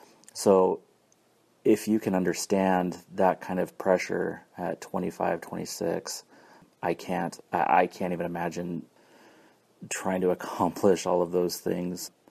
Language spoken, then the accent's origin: English; California, United States; Now, I grew up in California and was a happy kid.